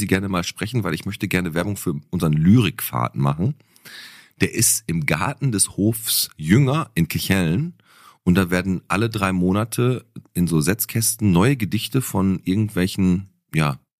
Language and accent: German; Bottrop, North Rhine-Westphalia, Germany; Fand ich als Kind auch immer toll, wenn da bei uns in Fuhlenbrock so Straßenfeste waren. Fontanestraße, Goethestraße